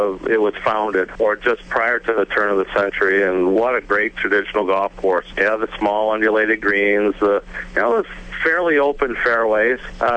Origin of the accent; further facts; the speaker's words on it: Cooperstown, New York, United States; growing up in Cooperstown, New York, in the spring and fall, the weather's pretty questionable also.